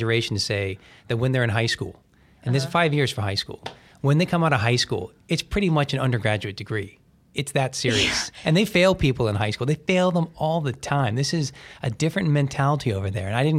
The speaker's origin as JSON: {"language": "English", "town": "Huntington", "region": "West Virginia", "country": "United States", "tie": "born or raised there", "also_born_or_lived": "Buffalo", "said": "I was born in Buffalo, grew up in Huntington, West Virginia."}